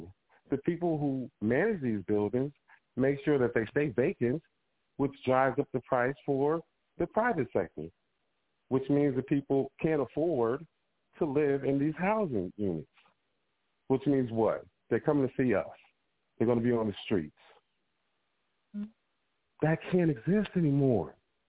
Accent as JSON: {"language": "English", "town": "Chicago", "region": "Illinois", "country": "United States", "said": "I'm from Chicago."}